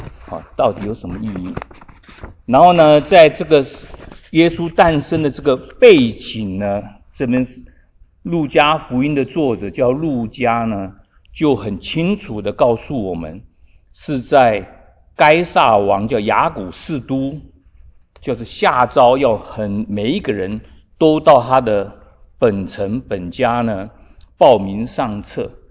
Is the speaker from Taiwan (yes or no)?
yes; Taiwan; 我们从台湾来